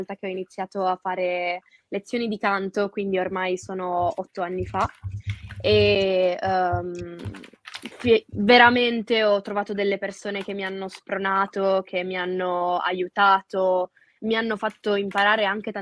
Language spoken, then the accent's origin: Italian; Pecetto Torinese, Piedmont, Italy; Io sono di Peceto Torinese, che è il paese delle ciliegie, è conosciuto in tutto il mondo